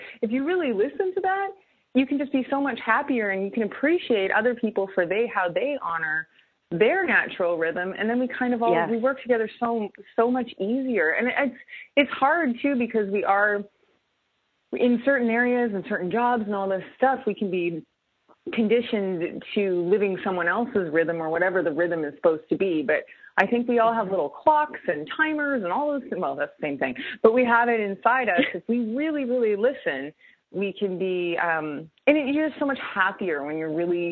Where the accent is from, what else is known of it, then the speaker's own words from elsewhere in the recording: Canada; I'm Canadian.